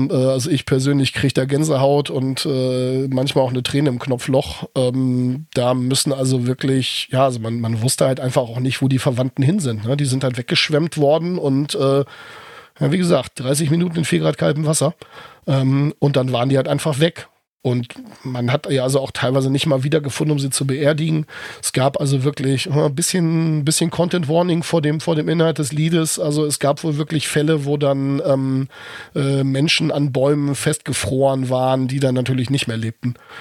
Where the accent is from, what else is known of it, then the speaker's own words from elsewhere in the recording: Rüstersiel, Lower Saxony, Germany; Der Ort, wo ich aufgewachsen bin, oder der Stadtteil, wo ich aufgewachsen bin, die Dorfgemeinschaft Rüstersiel hat da vor ein paar Jahren eine Veranstaltung zu abgehalten